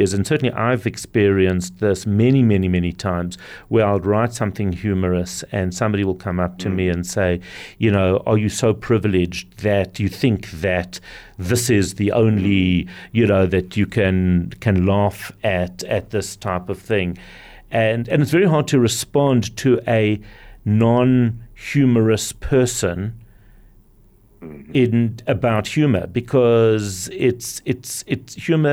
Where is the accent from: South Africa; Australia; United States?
South Africa; As a South African, I think we kind of understood for many years what it's like to not be proud of your identity.